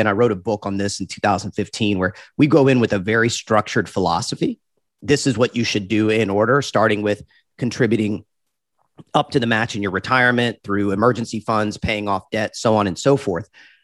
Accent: Georgia, United States; Main Street, which is the community I grew up in outside of Atlanta

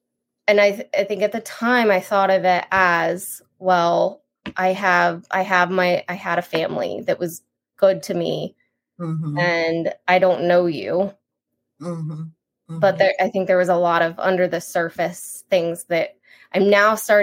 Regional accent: Louisiana, United States; born there; I knew that I was born in Louisiana

